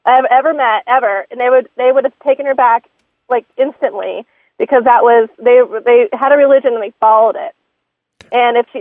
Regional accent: Los Angeles, California, United States; I'm fresh from Virginia. Originally from LA, but so no, I have not.

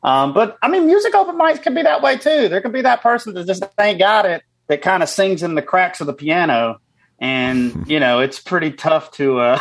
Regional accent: Birmingham, Alabama, United States; And I did an open mic night, which is my hometown, Birmingham, Alabama.

